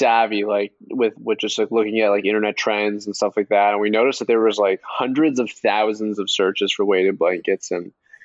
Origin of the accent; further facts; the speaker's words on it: Canada; We are Canadian, which is like only weird for Americans.